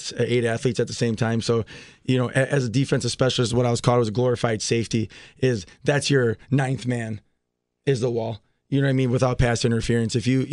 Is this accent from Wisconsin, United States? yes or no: yes; Milwaukee, Wisconsin, United States; You know, growing up in Milwaukee was kind of tough. Like I said, my grandparents did a good job